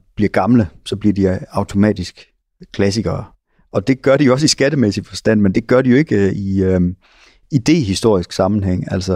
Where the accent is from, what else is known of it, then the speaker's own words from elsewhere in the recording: Jutland, Denmark; Jeg er jo jyde.